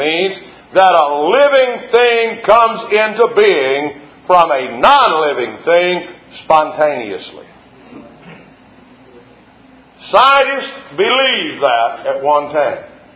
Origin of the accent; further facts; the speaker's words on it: Magazine, Arkansas, United States; There's a sign in my hometown, Magazine, Arkansas, on Highway 10.